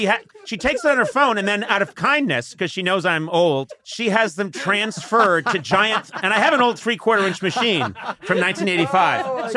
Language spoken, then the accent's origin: English; Boston, Massachusetts, United States; I mean, yes, I remember growing up in Boston, there was an area called the Combat Zone.